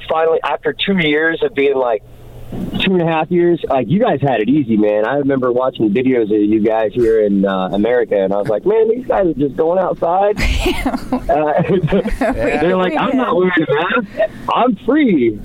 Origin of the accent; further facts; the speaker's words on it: Oklahoma, United States; also born or lived in South Carolina; I'm originally from the Chickasaw Reservation in Oklahoma.